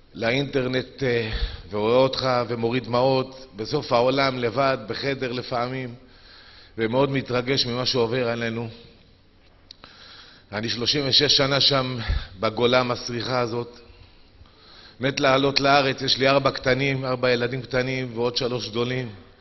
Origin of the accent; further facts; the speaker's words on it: Mexico; זוכר אותי הרב, אני באתי ממקסיקו